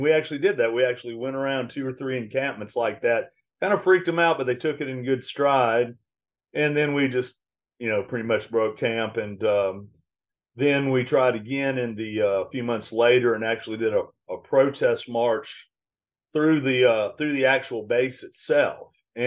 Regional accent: Mississippi, United States; where I'm from the Delta up in the north part of the state

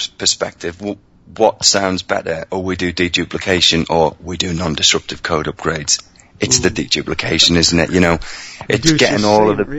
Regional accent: United Kingdom; And as a British guy, I don't use the word awesome very often.

